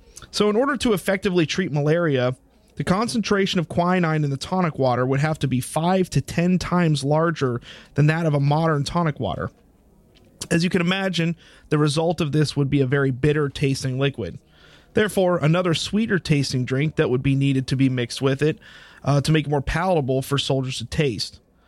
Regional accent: the South, United States; accent: Southern; But if it's okay with you, Mike, to avoid ear bleeds, I'm going to stick with my Southern accent.

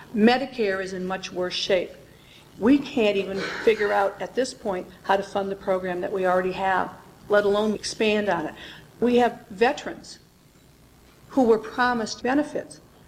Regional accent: Midwest, United States; But I grew up in the Midwest. We're taught early on that you pay your bills

